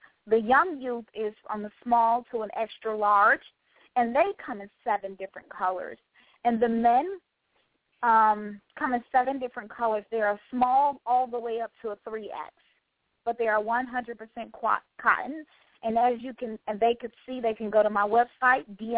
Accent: Louise, Mississippi, United States; also born or lived in Belzoni; Growing up in a rural area of Louise, Mississippi, a lot of your audience probably don't know, but I was born in Belzona, Mississippi, which is the Catholic capital of America.

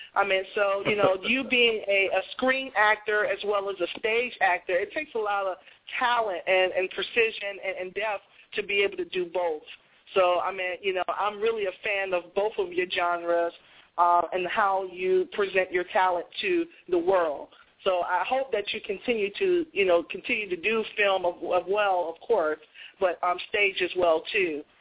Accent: Boston, Massachusetts, United States; And that's my favorite team, even though I'm from Boston, but I'm an L.A. friend forever. I know my Boston people.

